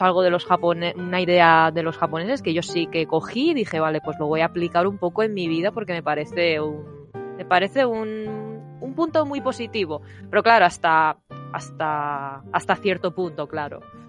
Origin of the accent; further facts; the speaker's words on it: Spain; como española